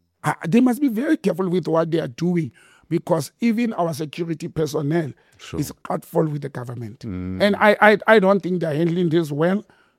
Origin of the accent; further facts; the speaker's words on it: South Africa; I, as a South African, don't want to see political heads because they lie to people.